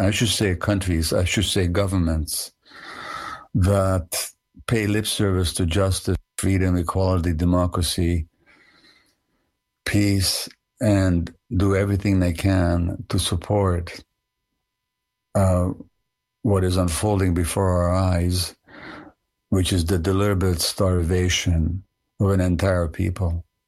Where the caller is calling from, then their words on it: Canada; I'm speaking from Canada.